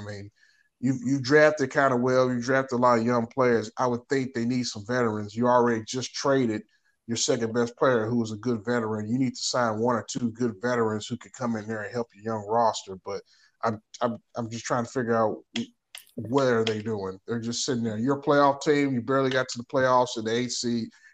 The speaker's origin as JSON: {"language": "English", "town": "Memphis", "region": "Tennessee", "country": "United States", "tie": "born or raised there", "said": "I'm going to give my hometown team the L because they haven't done anything. I'm going to give Grizzlies the L right now."}